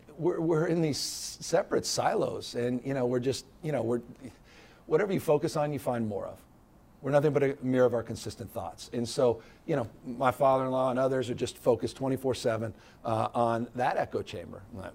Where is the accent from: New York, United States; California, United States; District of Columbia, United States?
California, United States; San Francisco; I grew up in San Francisco. My first taste of politics was the early memories around the Briggs Initiative in the 70s.